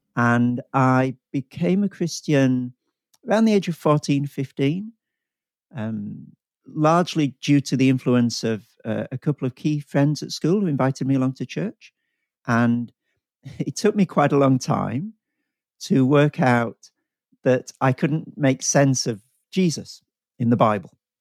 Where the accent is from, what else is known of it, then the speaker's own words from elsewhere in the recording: Yorkshire and the Humber, United Kingdom; now in Melbourne, Australia; So I'm a Yorkshireman, born and bred, and I'm married to a wonderful Australian lady. So we're now living in Melbourne, Australia